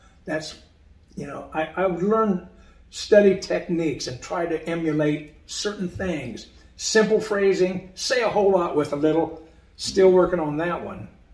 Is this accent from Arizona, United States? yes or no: no; Indiana, United States; I'm some guy from Indiana that grew up in the cornfields.